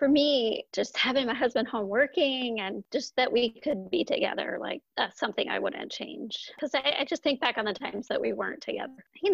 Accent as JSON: {"language": "English", "region": "Delaware", "country": "United States", "tie": "born or raised there", "said": "I grew up in Delaware, and I lived there for 18 years until I went to college."}